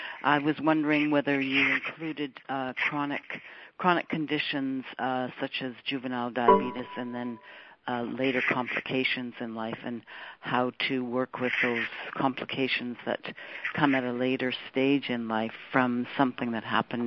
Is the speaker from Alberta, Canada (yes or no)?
no; Vancouver, British Columbia, Canada; from Vancouver.